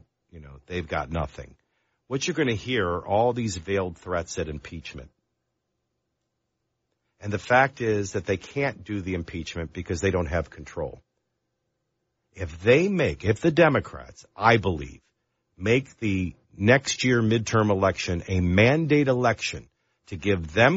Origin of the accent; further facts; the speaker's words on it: New Orleans, Louisiana, United States; now in Nashville, United States; Well, I grew up in New Orleans, so I guess I am your native son from the city of New Orleans. … now residing in beautiful Music City, USA, Nashville, Tennessee.